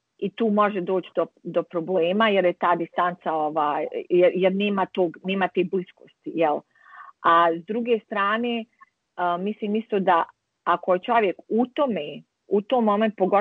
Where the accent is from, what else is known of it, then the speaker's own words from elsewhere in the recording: Banja Luka, Republika Srpska, Bosnia & Herzegovina; jer je to moj rodni grad, to je moje lično iskustvo